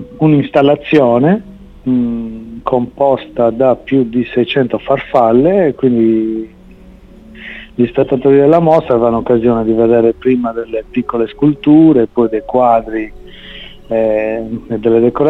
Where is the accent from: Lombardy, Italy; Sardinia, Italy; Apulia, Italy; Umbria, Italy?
Sardinia, Italy; also born or lived in United States; io come sardo, figurati, era un sogno per me poter tornare in Sardegna